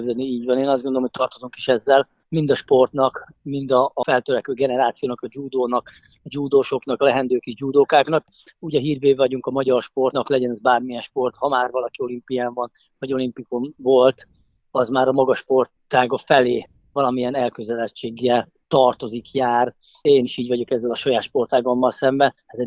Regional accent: Cegléd, Pest, Hungary; Én mai napig is ceglédi vagyok, Cegléden éltem

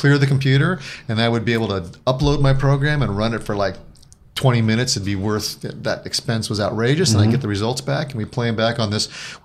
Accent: Alaska, United States; And I grew up in Alaska, you grew up in Canada.

